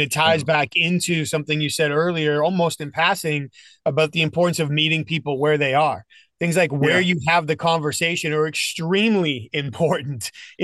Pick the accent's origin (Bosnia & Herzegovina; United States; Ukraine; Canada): United States; New England; I grew up in New England.